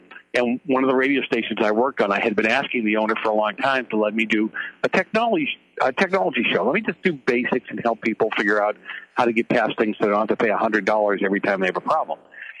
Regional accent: East Coast, United States; I grew up on the East Coast, the late 60s, early 70s, and I grew up in an Italian community.

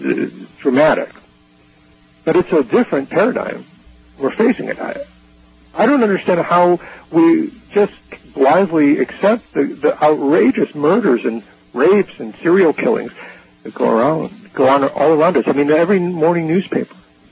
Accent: Chicago, Illinois, United States; I'm from Chicago originally

